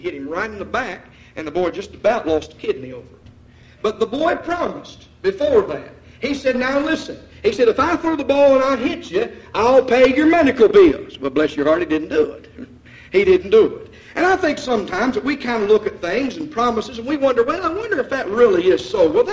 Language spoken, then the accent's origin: English; Ravenswood, West Virginia, United States; also born or lived in Elk Fork, West Virginia; I grew up in Ravenswood, which is a town region, But I had opportunity when I moved to Elk Fork in Middleburn, West Virginia, to live in the country.